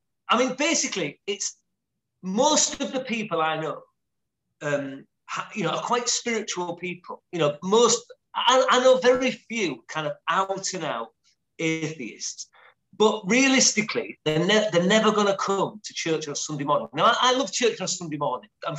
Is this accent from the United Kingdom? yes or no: yes; York, Yorkshire and the Humber, United Kingdom; also born or lived in Hull; So I'm in York. So I'm originally from York, and moved away to minister in Hull for about 7 years, and we've moved back.